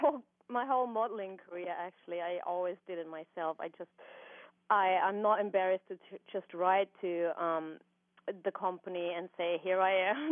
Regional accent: Austria; moved away as an adult; I grew up in Austria. I was there till I was 21.

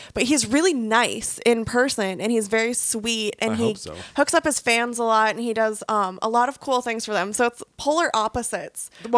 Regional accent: Boston, Massachusetts, United States; accent: Boston; now in Los Angeles, United States; just so it's like it's fresh when I come back to LA, because my accent will be so bad and so thick.

